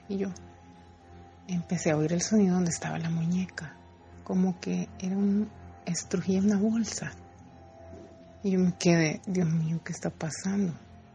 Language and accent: Spanish; El Salvador; Yo soy del Salvador.